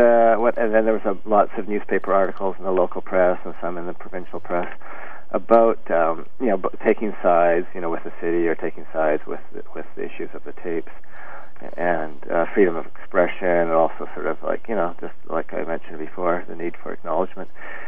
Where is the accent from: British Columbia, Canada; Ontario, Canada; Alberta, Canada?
British Columbia, Canada; Kelowna; Because when I grew up in Kelowna, it was basically, and still is to a large part, an apartheid state